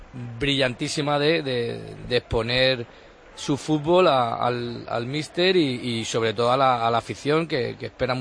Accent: Elche, Valencian Community, Spain; Soy de Elche.

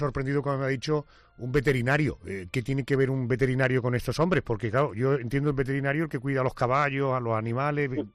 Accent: Spain; Yo soy español, señor.

